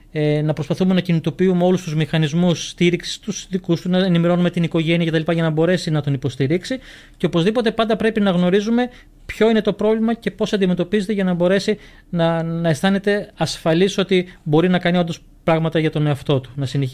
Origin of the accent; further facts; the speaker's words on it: Larissa, Thessaly, Greece; Εγώ είμαι από τη Λάρισα, βέβαια.